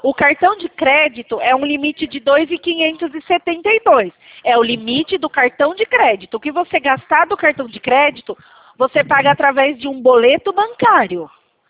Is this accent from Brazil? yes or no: yes; Itatiba, São Paulo, Brazil